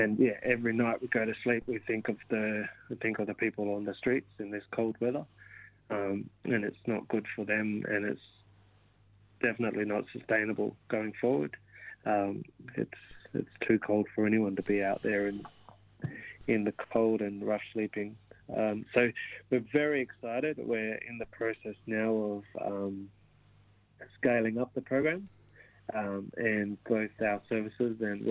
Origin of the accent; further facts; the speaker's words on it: Perth, Western Australia, Australia; Born and bred in Perth, and love Whadjuk City, which I feel is my home.